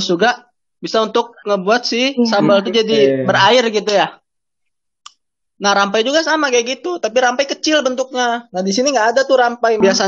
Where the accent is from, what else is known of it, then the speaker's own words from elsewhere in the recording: Lampung, Indonesia; kopi Lampung yang paling enak itu ada di dekat kampung gua di Lampung Barat